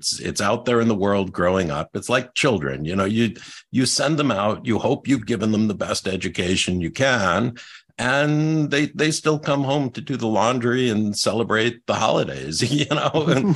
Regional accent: Westport, Connecticut, United States; I grew up actually in Westport. And then I went to school, my undergrad at the University of Connecticut, which is not far from Tolland.

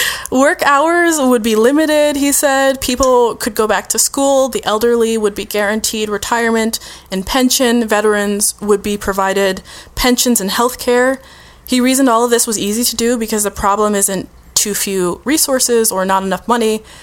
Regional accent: Ohio, United States; I have Googled him so many times because I always forget his name, and I'm from Ohio.

